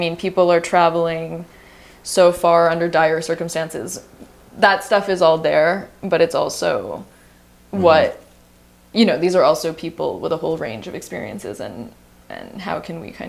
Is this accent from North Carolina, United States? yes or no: no; Patagonia, Arizona, United States; And I'm from Patagonia, but also my family is all of Chihuahua.